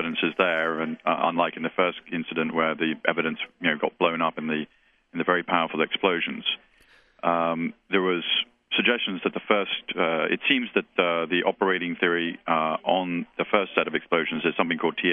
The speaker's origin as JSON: {"language": "English", "region": "London", "country": "United Kingdom", "tie": "born or raised there", "said": "And, you know, I grew up in London."}